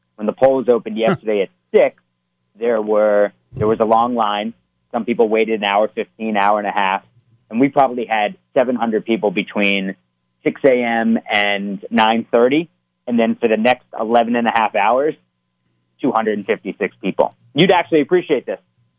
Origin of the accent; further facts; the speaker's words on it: Pennsylvania, United States; I grew up going to a local polling station. I'm from Pennsylvania